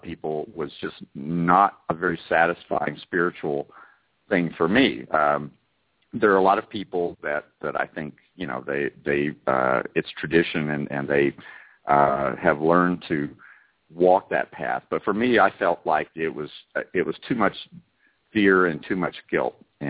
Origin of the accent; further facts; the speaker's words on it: Alabama, United States; I grew up in Northeast Alabama, and my father was a Southern Baptist minister.